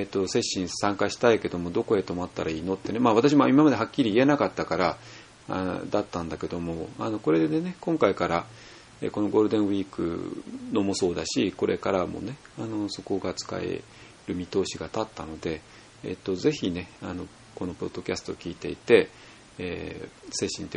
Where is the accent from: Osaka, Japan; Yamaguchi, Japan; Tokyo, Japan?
Tokyo, Japan; 私なんかも普通に東京で育った人間が禅寺入って